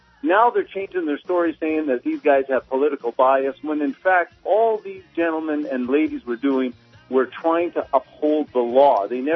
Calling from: Edmonton, Alberta, Canada; Well, I'm calling from Edmonton, Canada.

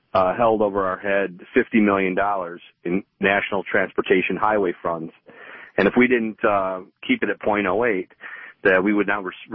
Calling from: Plymouth, Michigan, United States; Hey, Peter. It's … from Plymouth.

